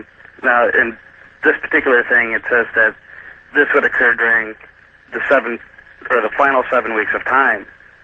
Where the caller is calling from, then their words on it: Minnesota, United States; I'm calling from Minnesota.